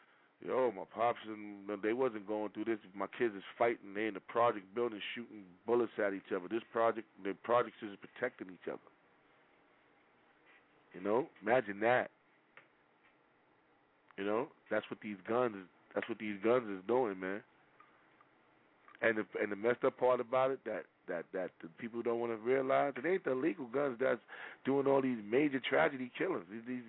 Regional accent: Harlem, New York, United States; I grew up in Harlem. I grew up on them streets, man. I know a lot of people, man. I grew up in the hood

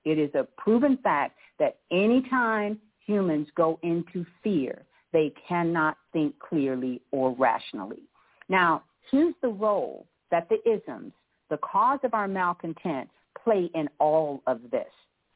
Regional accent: Texas, United States; Now, I'm talking to you from Texas. I am originally from Texas, and our motto is don't mess with Texas.

